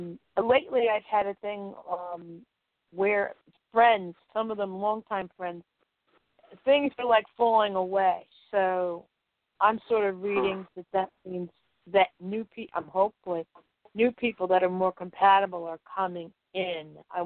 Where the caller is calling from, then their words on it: Connecticut, United States; I'm calling you from Connecticut.